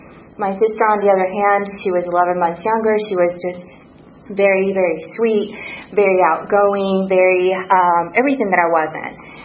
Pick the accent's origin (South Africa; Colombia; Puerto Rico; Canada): Puerto Rico; I was raised, born and raised in Puerto Rico, and that matters eventually.